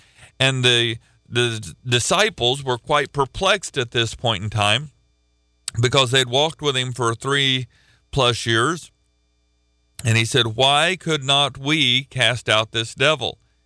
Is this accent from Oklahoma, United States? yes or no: yes; Oklahoma, United States; And I'm from Oklahoma. I root for the University of Oklahoma.